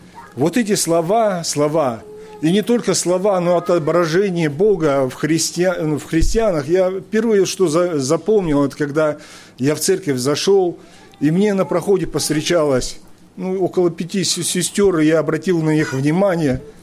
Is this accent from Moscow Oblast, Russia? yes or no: no; Altai Krai, Russia; Потому что я рос в Алтае, в Алтайском крае